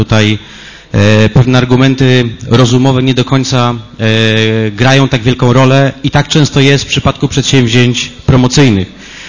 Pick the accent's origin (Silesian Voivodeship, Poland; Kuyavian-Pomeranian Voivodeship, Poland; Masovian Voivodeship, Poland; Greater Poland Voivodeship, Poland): Greater Poland Voivodeship, Poland; Poznań; nikt z nas nie chce, żebyśmy w związku z tym jako poznaniacy mieli z czegokolwiek rezygnować.